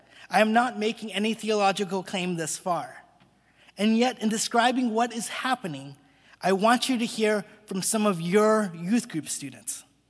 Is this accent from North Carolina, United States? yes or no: no; Long Beach, California, United States; When I did an internship at a church in my hometown of Long Beach, California